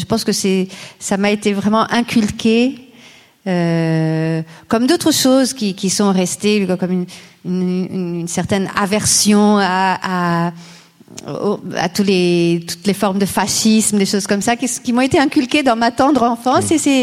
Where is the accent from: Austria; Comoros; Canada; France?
Austria; Vienna; moved away; also born or lived in Lisbon; toute mon enfance a été imprégnée de métissage, dans le sens où je suis née à Lisbonne, mais tout de suite après, mes parents m'ont emmenée à Vienne, en Autriche, où mon père avait fait des études à l'Académie de musique.